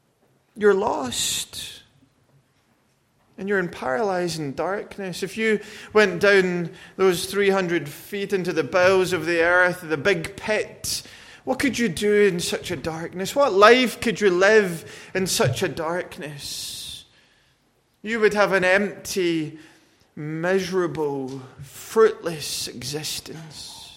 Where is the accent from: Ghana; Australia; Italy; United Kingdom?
United Kingdom; now in United States; I'm not saying this as a Brit. I'm saying this as a someone who lives in America.